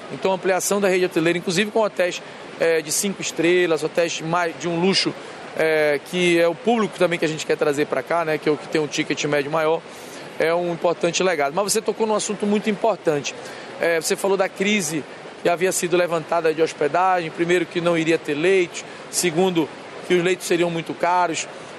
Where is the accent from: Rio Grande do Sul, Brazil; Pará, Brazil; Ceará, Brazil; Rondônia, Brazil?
Pará, Brazil; Belém; Eu, particularmente, como paraense, eu nasci aqui nessa cidade